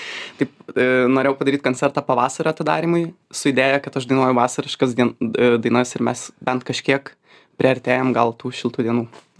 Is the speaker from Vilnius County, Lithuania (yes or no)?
no; Alytus, Alytus County, Lithuania; Tai aš užaugau Alytui. Visiškai prastam Alytaus rajone, bute.